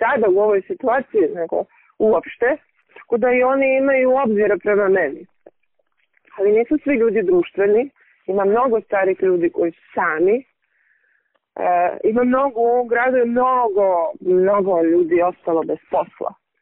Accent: Mrčajevci, Moravica District, Serbia; born there; Šumadija i Gruža, ja mogu da budem pristrasna, jer ja sam rođena u Mrčajevcima

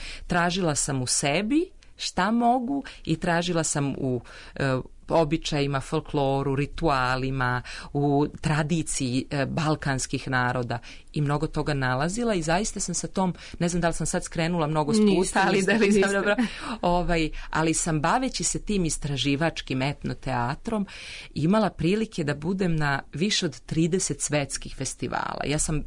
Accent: Serbia; accent: standard Serbian; to je književni srpski jezik.

